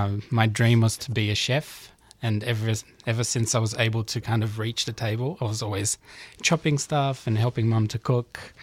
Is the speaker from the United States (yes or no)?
no; Brazil; Oh yeah, I'm from Brazil.